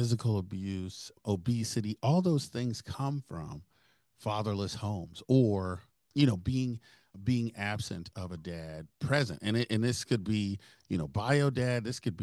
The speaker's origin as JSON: {"language": "English", "town": "Tulsa", "region": "Oklahoma", "country": "United States", "tie": "born or raised there", "said": "And so I grew up in North Tulsa, in Tulsa, Oklahoma, in the late 80s."}